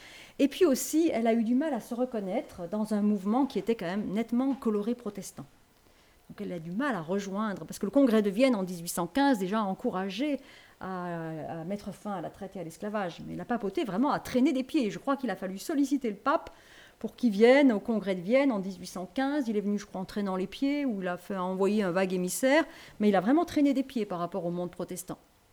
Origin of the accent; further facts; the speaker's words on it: England, United Kingdom; French is a second language; la lutte contre l'esclavage, elle a pris une coloration beaucoup plus religieuse que chez nous en Angleterre